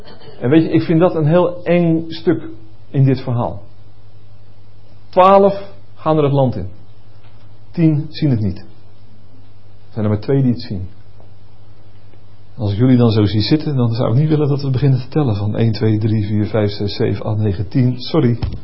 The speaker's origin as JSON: {"language": "Dutch", "country": "Netherlands", "said": "We weten allemaal, zeker als Hollanders weten we"}